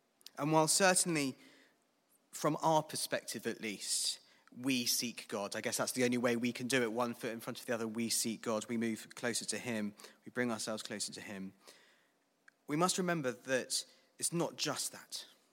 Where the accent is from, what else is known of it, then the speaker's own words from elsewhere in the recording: South East England, United Kingdom; It's a well-known vineyard in the southeast of England. In fact, it's in my hometown.